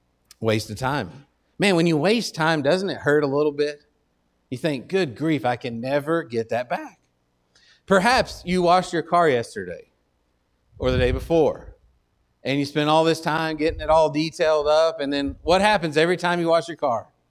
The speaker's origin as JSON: {"language": "English", "region": "Texas", "country": "United States", "said": "And I'm from Texas. I can smoke anything."}